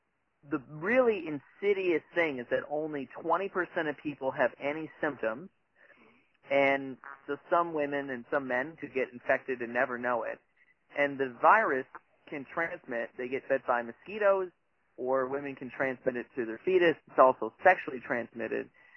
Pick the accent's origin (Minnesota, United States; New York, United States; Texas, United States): Minnesota, United States; And I'm originally from the Midwest, and I can tell you, in Minnesota, those summers, I would get eaten alive too.